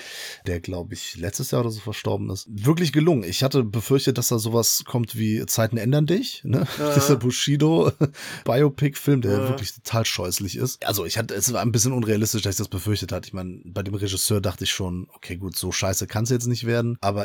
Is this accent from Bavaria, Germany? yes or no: no; Bonn, North Rhine-Westphalia, Germany; Und das ist natürlich als Bonner auch sehr schön zu sehen, denn es sind Originalschauplätze.